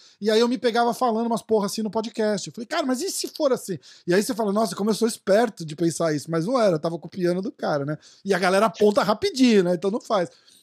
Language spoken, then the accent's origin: Portuguese; São Paulo, Brazil; Eu sou de São Paulo também.